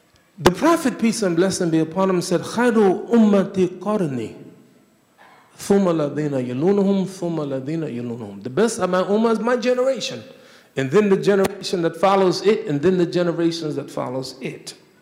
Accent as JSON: {"language": "English", "region": "New York", "country": "United States", "said": "I came. I'm from New York. You can't frighten me."}